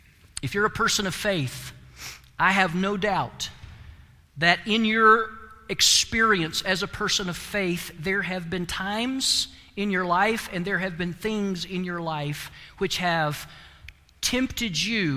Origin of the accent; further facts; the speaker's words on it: the South, United States; I remember a long time ago, growing up in the South, as I did, at Christmas, we would have red flowers in the church.